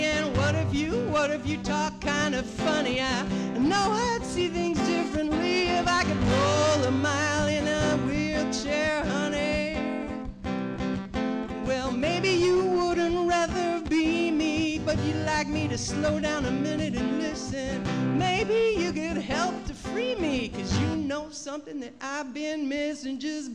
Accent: Omaha, Nebraska, United States; So when I was a little kid, I grew up in Omaha, and I always wanted to be tan.

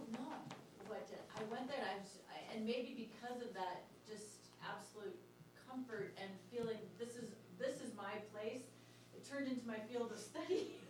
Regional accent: Twin Cities, Minnesota, United States; I grew up in the Twin Cities, and the suburban Twin Cities

